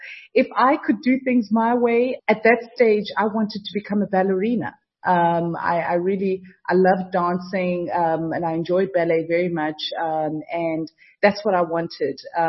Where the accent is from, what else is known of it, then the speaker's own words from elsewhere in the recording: South Africa; and I was the only black intern, and I was from South Africa. They'd never hired anybody from Africa.